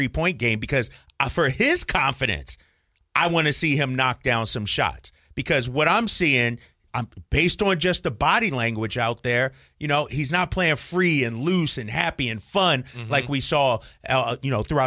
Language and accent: English; Philadelphia, Pennsylvania, United States; I'm from Philadelphia.